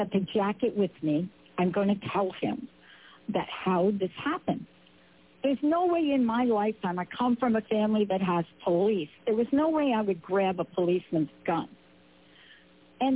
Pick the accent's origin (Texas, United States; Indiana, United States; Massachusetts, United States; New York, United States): New York, United States; I was in New York with him. I'm from New York.